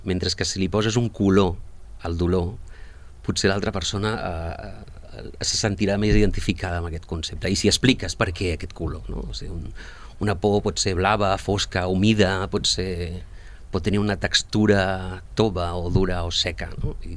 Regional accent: Argentina; jo sóc argentí i aviso que salto del castellà al català, encara que no tingui accent, i vaig saltant

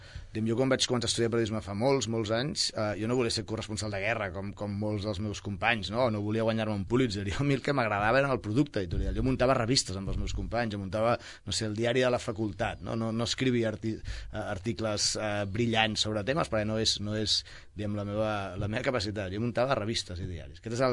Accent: Sabadell, Catalonia, Spain; jo sóc de Sabadell, nascut i criat a Sabadell, i això marca

